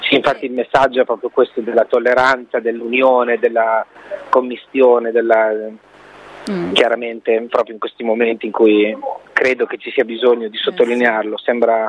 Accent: Emilia-Romagna, Italy; la Kukoma dalle mie parti, in provincia di Ravenna, è la caffettiera, si dice la Kukoma.

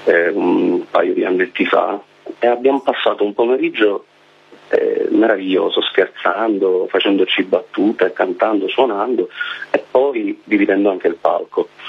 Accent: Palermo, Sicily, Italy; Tra l'altro noi siamo di Palermo

